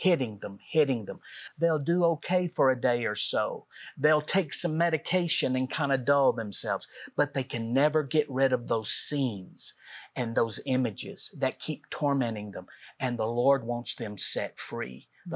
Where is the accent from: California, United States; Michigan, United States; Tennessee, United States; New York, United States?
Tennessee, United States; we're from Middle Tennessee